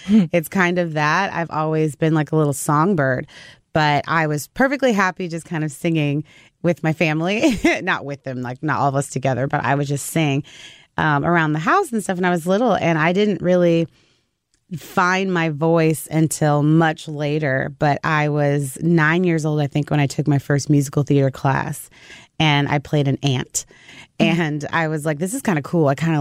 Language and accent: English; Missouri, United States; Thanks for having me in my hometown.